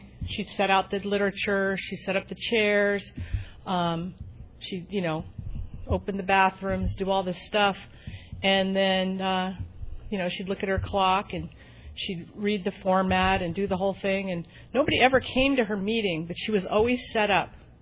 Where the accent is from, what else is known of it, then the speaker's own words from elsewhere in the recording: California, United States; I got to say, you guys, I'm from Orange County